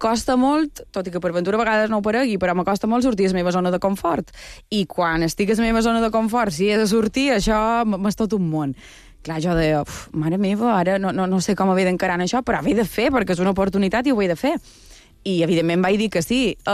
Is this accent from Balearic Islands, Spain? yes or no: yes; Sencelles, Balearic Islands, Spain; jo soc de Sencelles, del centre de Silla, i jo venia a Palma, a fer Palma Sencelles, són 20 minuts, mitja hora